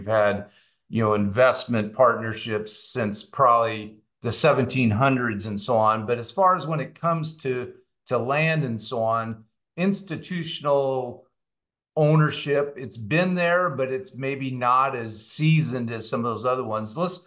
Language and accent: English; Pacific Northwest, United States; I am from the Pacific Northwest, and, you know, you have the permanent crops out there, the apple orchards, the vineyards and so on.